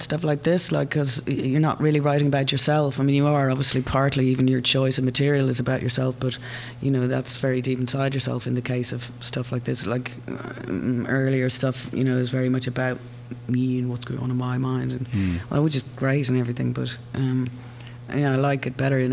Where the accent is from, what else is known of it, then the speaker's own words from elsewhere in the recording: Ireland; as an Irish person